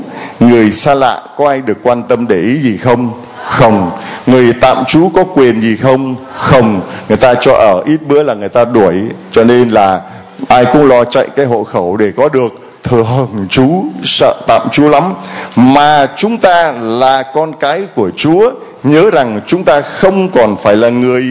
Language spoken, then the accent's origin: Vietnamese; Thái Bình, Vietnam; rồi cái người ta hỏi quê anh ở đâu, và quê tôi Thái Bình, chả ai nói năng gì cả.